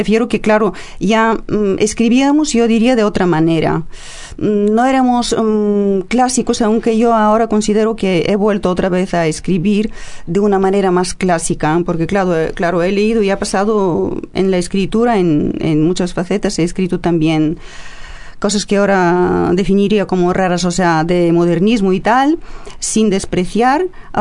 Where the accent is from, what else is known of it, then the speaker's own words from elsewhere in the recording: Bulgaria; Spanish is a second language; Me encanta más el teatro, aunque he sido teleperiodista en mi país.